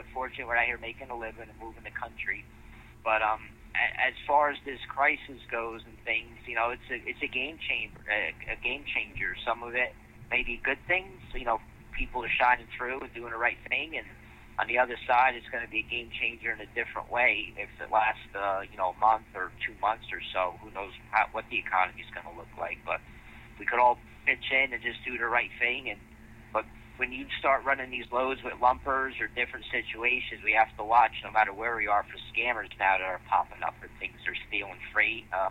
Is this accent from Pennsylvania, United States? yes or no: yes; Pennsylvania, United States; I'm just crossing back into Pennsylvania, my home state.